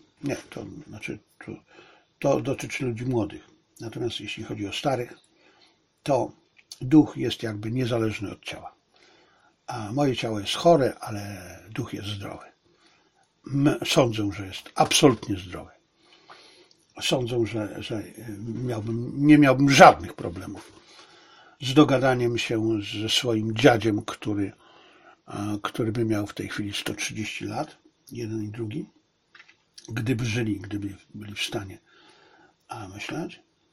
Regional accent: China; Polish is a second language; now in Poland; A to jest na pewno mój dramat też. Jako Chińczyk.

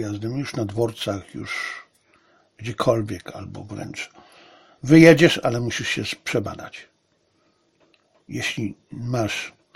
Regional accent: China; Polish is a second language; now in Poland; ja jestem Chińczykiem. Ja jestem jednym z nich. Mieszkając tutaj w zabitej wiosce pod Warszawą, jestem jednym z nich.

